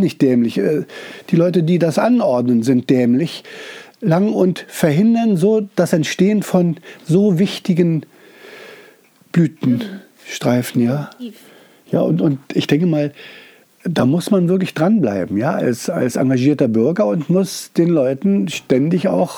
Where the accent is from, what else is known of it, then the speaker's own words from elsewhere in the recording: Prenzlau, Brandenburg, Germany; Ich bin ein Ur-Uckermärker. Habe also die Schule auch hier in der Uckermark besucht. Ich habe dann anschließend in Greifswald studiert.